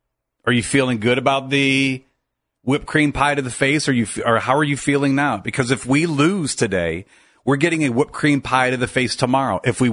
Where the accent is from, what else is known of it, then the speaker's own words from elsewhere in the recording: Akron, Ohio, United States; born there; I was born in Akron.